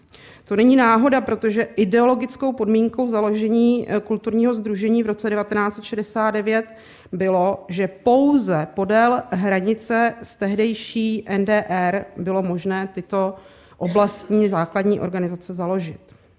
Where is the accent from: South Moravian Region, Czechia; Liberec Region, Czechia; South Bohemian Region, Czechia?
Liberec Region, Czechia; Jablonec nad Nisou; pocházím z Jablonce, z této oblasti, kde byla velmi silná německá menšina po válce.